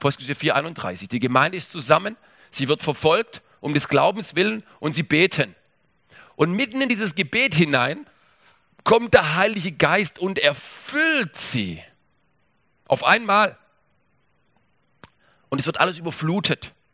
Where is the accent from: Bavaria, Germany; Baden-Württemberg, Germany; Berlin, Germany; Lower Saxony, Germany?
Baden-Württemberg, Germany; So, ich bin Schwabe